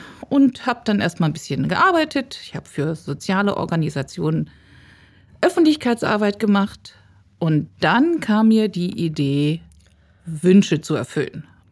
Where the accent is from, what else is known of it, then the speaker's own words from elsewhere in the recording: Hanover, Lower Saxony, Germany; Ich komme hier aus Hannover